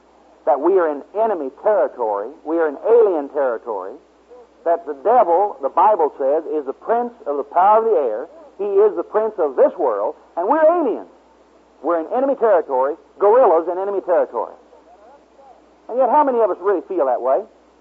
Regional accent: Oklahoma, United States; So I'm from Oklahoma, you know.

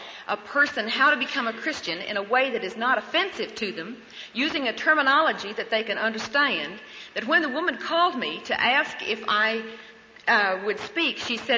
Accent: Coweta, Oklahoma, United States; both Bill and I grew up in Oklahoma in a little town called Coweta in the northeastern section.

